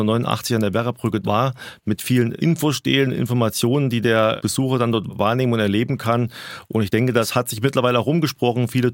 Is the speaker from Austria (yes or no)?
no; Vacha, Thuringia, Germany; da bist du relativ genau da, wo wir herkommen. Facher liegt in der Mitte Deutschlands, direkt an der hessisch-thüringischen Landesgrenze und es ist sehr zentral, verkehrsgünstig, gut erreichbar.